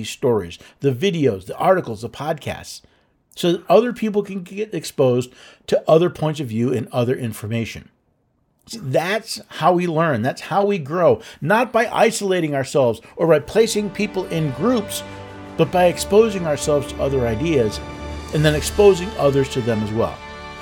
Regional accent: United States; because I'm Caucasian. Also, because I'm American. I grew up in a middle to upper middle income household.

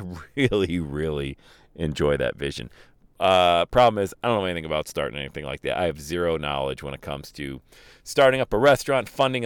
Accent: Bradford, Pennsylvania, United States; when I grew up in Bradford, PA, you go down to the coffee shop, you hung out, you had real conversation

